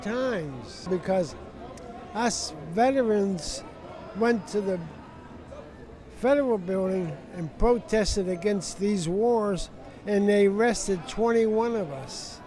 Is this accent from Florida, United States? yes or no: yes; Florida, United States; The dead end of USA. It was sea level and lowest vibrations on Earth. I came from Florida.